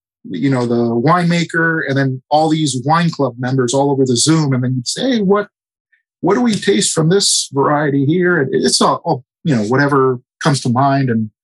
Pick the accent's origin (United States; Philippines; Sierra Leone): United States; St. Helena, California; So I was born and raised in St. Helena, California. St. Helena is in the heart of the Napa Valley.